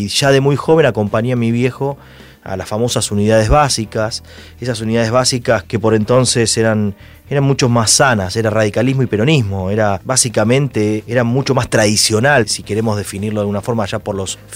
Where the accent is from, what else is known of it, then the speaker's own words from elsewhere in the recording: Ituzaingó, Buenos Aires Province, Argentina; also born or lived in Ramón Mejía; Yo nací en La Matanza. Nací en Ramón Mejía. Viví toda la vida en Ituzaingó, hasta ahora que de adulto, obviamente, uno va encontrando otros destinos.